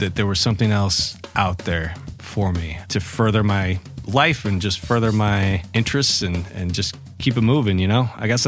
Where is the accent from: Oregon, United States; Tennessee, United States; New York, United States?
Oregon, United States; Bend; I am from Oregon. Yeah, from Bend, Oregon.